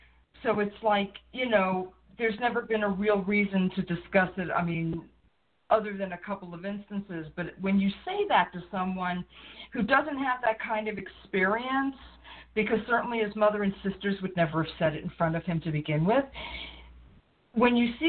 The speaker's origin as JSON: {"language": "English", "region": "New York", "country": "United States", "said": "We're all from New York."}